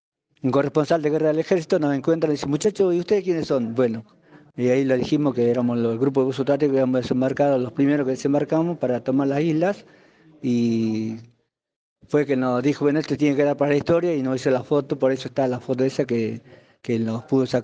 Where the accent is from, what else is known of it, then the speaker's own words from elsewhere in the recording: San Carlos, Salta, Argentina; born there; now in Mar del Plata, Argentina; Yo soy nacido en San Carlos, provincia de Salta, viven en Cafayate mis padres y yo actualmente vivo en Mar del Plata.